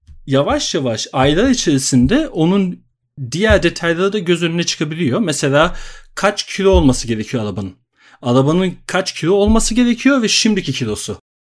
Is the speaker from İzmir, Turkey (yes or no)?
no; Istanbul, Turkey; now in Stuttgart, Germany; Ben İstanbul'da doğup büyüdüm. Yani Almanya Stuttgart'ta yaşıyorum şimdi ama İstanbul'da doğup büyüdüm ve 2002'de Almanya'ya geldim.